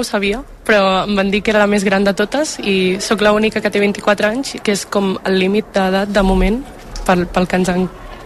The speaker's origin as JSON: {"language": "Catalan", "town": "Mataró", "region": "Catalonia", "country": "Spain", "said": "De Mataró."}